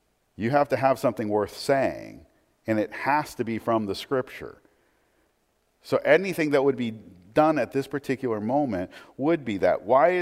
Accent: United States; I at least was elevated enough to say, it's not because I'm an American, right?

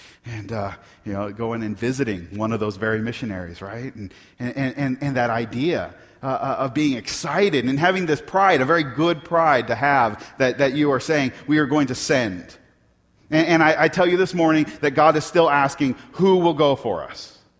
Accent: Portland, United States; I grew up in Portland. I always expected to stay in Portland.

